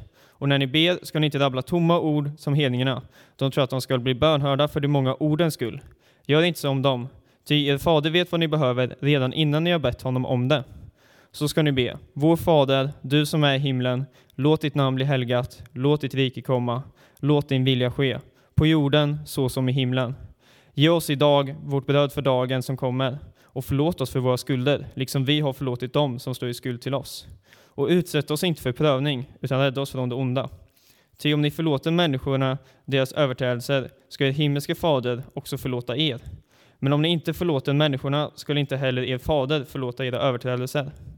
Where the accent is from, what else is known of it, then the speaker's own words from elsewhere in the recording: Linköping, Östergötland, Sweden; accent: Östgöta; Annars kommer jag från Linköping från början. Så om det blir bred östgötska så får jag ursäkta mig.